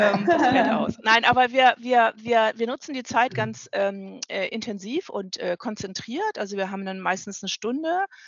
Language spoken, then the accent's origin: German; Lower Saxony, Germany; Ich bin in der Nähe von Brake aufgewachsen. Habe in Oldenburg studiert.